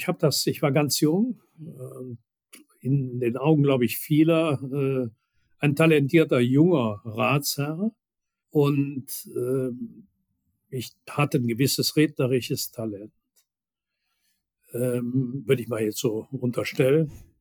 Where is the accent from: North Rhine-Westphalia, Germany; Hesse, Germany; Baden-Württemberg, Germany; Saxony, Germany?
North Rhine-Westphalia, Germany; Würselen; Meine Heimatstadt Würselen ist dann ein uralter Steinkohlenstandort.